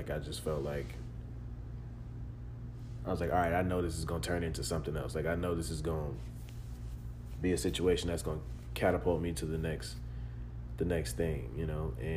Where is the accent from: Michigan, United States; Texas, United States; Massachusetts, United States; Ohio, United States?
Texas, United States; I'm here from Texas. I'm transferring.